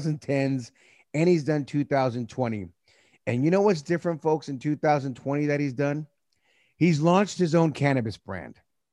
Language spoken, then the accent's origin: English; San Jose, California, United States; I grew up in the Bay Area, San Jose.